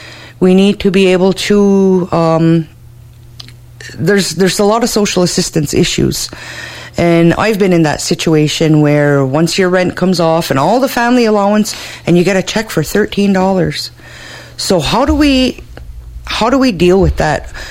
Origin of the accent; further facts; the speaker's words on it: Kahnawake, Quebec, Canada; We're all Gnyatgehaga from Gahnawage, and we need to work together. We all live here.